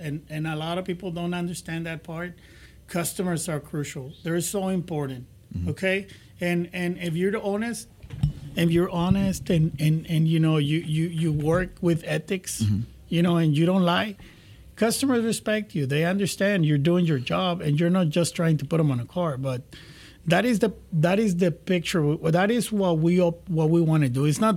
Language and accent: English; Weslaco, Texas, United States; Yes, and we want to make sure that everybody in town knows I'm here, you know, and I'm from Weslaco.